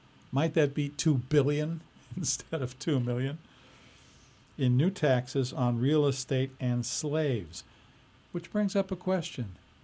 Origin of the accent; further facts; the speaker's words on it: Chicago, Illinois, United States; Now, I grew up in the Chicago area, and as I learned history as a school kid